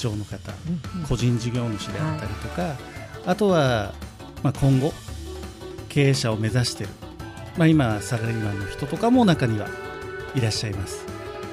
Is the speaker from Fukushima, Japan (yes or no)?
yes; Fukushima, Japan; 私も実は福島出身で